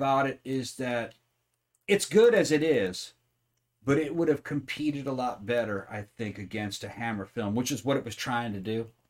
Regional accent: United States; But I'm American.

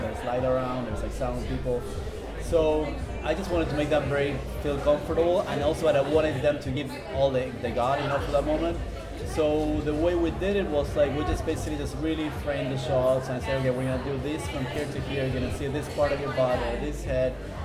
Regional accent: Buenos Aires, Argentina; now in New York, United States; I'm from Buenos Aires and I live in New York, so I know those cities pretty well.

